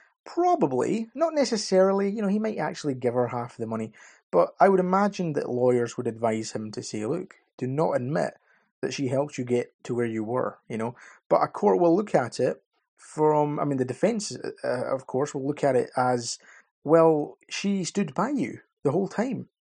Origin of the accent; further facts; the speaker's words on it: United Kingdom; being British, what we do is we say, look, we need to help